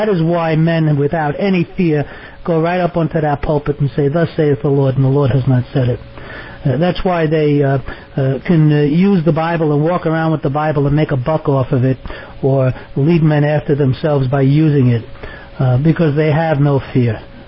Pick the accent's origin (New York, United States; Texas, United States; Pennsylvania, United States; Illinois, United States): New York, United States; New York City; and I grew up in New York City